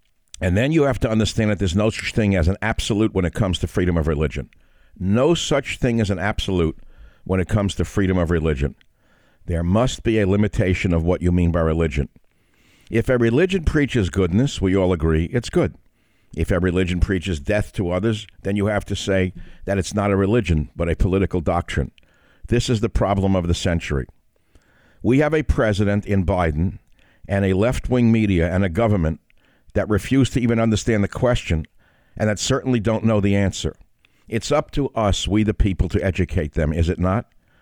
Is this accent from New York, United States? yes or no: yes; New York City, New York, United States; Now look, I grew up in a melting pot. I grew up in New York City. I'm an immigrant son. We were a minority family, so naturally I grew up around minorities.